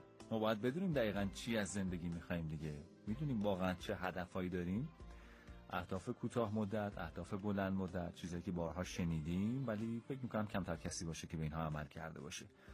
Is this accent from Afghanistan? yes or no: no; Hamadan, Iran; ولی همدان ما که تا منفی 2 درجه هم رکورد زد در همین شبانه روزی که سپری